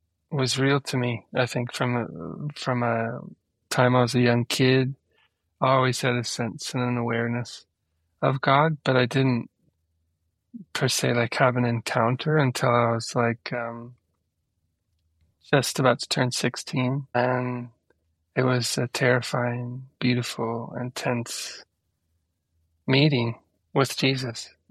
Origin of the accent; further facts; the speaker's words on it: Peoria, Illinois, United States; I grew up in Peoria, Illinois, which is a lovely Midwestern town in Illinois, right on the Illinois River.